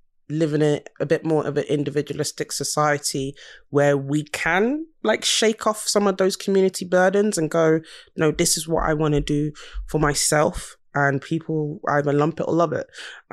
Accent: United Kingdom; growing up in Britain

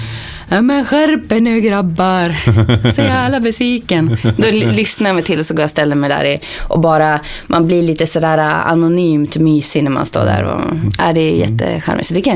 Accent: Sandviken, Gävleborg County, Sweden; när jag är hemma i Sandviken

